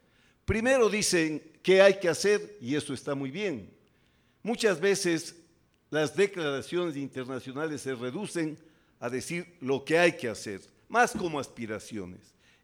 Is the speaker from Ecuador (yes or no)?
yes; Ecuador; haciéndonos perder la perspectiva de lo que debemos hacer como ecuatorianos